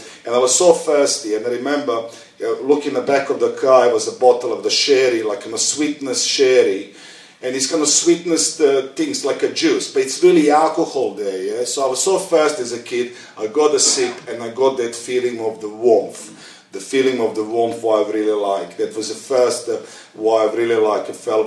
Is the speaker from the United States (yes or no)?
no; Belgrade, Serbia; I come from Belgrade. It was really, if you go as a tourist, it's a really shitty place, you know what I mean? There's not much there to see except the good-looking girls and the bars.